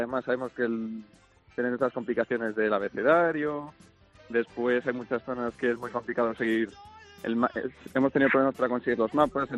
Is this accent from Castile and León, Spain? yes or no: no; Galicia, Spain; soy gallego